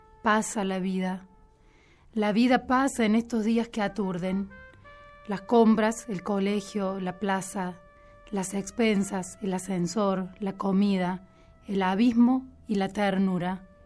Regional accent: Valle Hermoso, Córdoba, Argentina; Yo soy de Vallehermoso. Y me vine a estudiar a Córdoba a los 17, 18, como hacemos la mayoría de los chicos del interior.

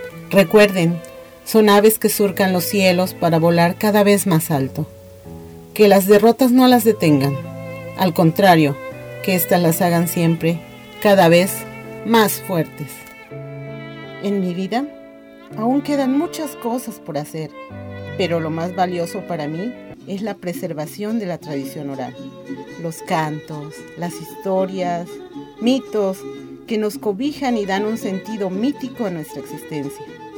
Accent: Xalapa, Veracruz, Mexico; born there; Nací en Jalapa, Veracruz, México.

